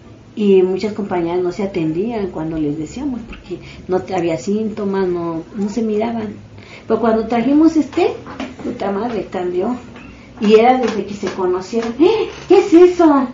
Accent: Mexico; si nosotros, como mexicanas, no nos quieren atender, hay discriminación

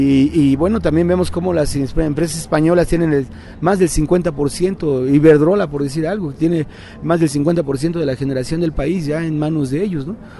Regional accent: Mexico; Y nosotros ahí, como mexicanos electricistas, nos damos por satisfechos

